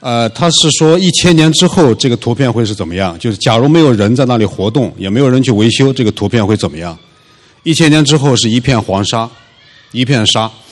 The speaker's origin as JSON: {"language": "Chinese", "region": "Shanghai", "country": "China", "said": "我是从上海来"}